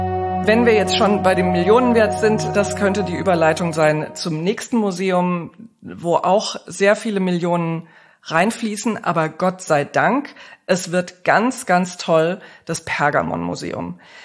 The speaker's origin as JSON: {"language": "German", "town": "Bad Homburg", "region": "Hesse", "country": "Germany", "tie": "born or raised there", "said": "dem Saalburg-Museum bei Bad Homburg geschenkt, wo ich groß geworden bin."}